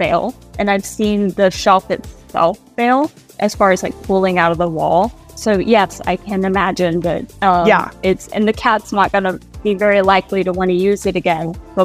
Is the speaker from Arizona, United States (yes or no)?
no; Texas, United States; Don't quote me on that. I am from Texas.